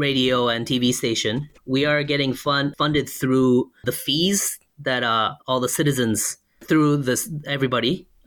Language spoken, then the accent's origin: English; Japan; English is a second language; also born or lived in Virginia, United States; I was born and raised here in Japan, but I went to an international school in Tokyo through high school. I then spent 4 years studying at a university in Virginia.